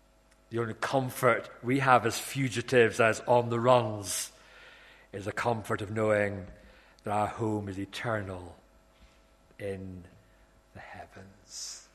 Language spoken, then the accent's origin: English; South West England, United Kingdom; Cornwall is next nearest place to heaven on earth, and it is a wonderful place to be born and brought up in. And I'm proud of being a Cornish man.